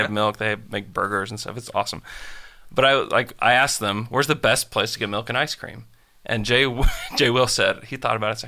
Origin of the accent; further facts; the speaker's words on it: Oklahoma, United States; I'm from Oklahoma.